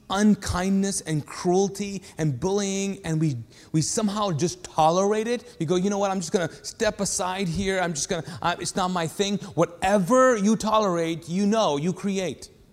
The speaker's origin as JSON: {"language": "English", "country": "Pakistan", "said": "But my problem is that I'm Pakistani, number one. And I have an Arab background. And I grew up Muslim."}